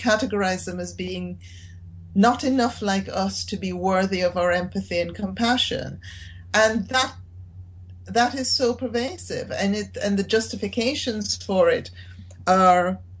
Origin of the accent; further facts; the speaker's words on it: Jamaica; I grew up in Jamaica, in the 60s and 70s, and I grew up mostly in a very remote part of the country.